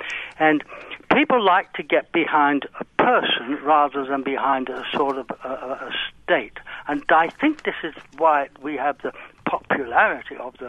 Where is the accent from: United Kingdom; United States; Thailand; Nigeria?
United Kingdom; now in Canada; I'm a Brit that's living in Canada